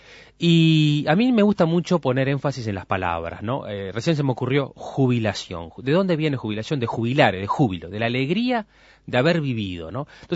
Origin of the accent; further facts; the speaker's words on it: Uruguay; vos sos uruguayo, ¿de qué palabra me estás hablando? Porque parecería que si somos uruguayos, entonces, por genética, nos viene el pesimismo, ¿no?